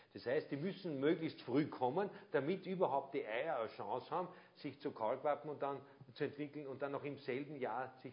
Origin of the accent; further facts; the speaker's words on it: Zell am See, Salzburg, Austria; ich bin Pinzgauer, ich stamme aus Zell am See, im Salzburgischen